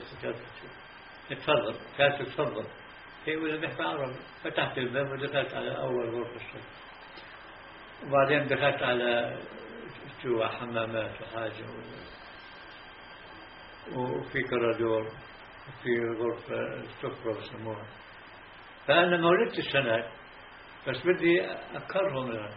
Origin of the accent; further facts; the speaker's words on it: Morocco; أنا عربية من المغرب برضو من المغرب